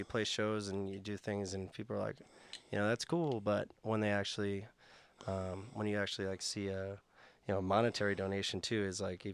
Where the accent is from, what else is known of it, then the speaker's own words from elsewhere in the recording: Massachusetts, United States; now in Boulder, United States; a lot of folks that I grew up in Massachusetts, and I'm sure there's some folks back there listening right now